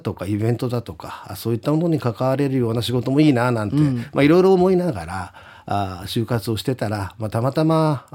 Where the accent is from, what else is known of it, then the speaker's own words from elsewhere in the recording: Nishiarie, Nagasaki, Japan; まあ、雲仙岳の南のまあ麓に、昔は西有江町っていった町があって、はあはあ、今は南島原市と市町村合併になってますけど、はい、そこの出身です。